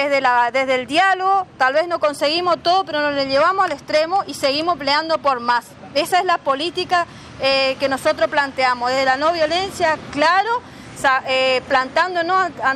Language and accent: Spanish; Puerto Iguazú, Misiones, Argentina; now in Oberá, Argentina; la verdad que soy de Iguazú, pero vengo acá en, nuestra, en la comunidad de Oberá